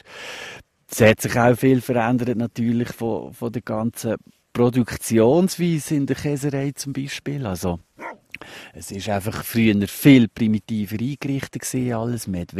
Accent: Basel-Landschaft, Switzerland; Aber es ist ganz klar, meine Heimat ist sicher im Baselbiet.

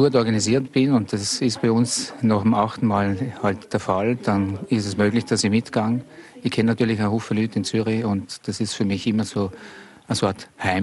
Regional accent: Austria; Und als Österreicher ist man natürlich immer mit der Kultur, mit der Tradition verbunden.

